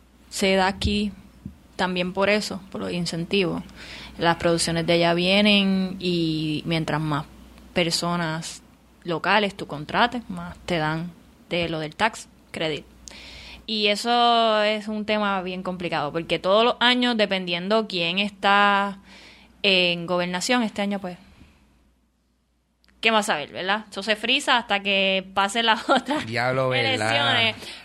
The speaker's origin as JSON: {"language": "Spanish", "country": "Puerto Rico", "said": "Aparecen sitcom así de Puerto Rico, que es como que, pues mira, muchacho, pero tú, y tenemos un acento que no es malo, pero ya como crecimos viéndole la televisión"}